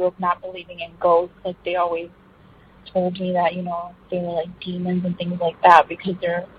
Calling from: Chicago, Illinois, United States; I'm calling from Chicago, or like the Chicagoland area.

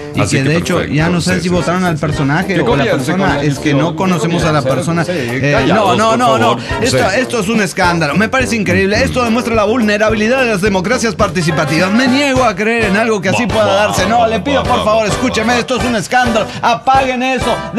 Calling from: Oaxaca, Mexico; de Oaxaca, México.

